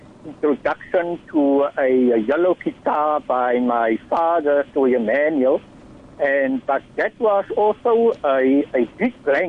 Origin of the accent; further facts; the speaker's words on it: Simon's Town, Western Cape, South Africa; I grew up in Simonstown, we were all one big happy family. We had the Christian families, we had the Cape Malay families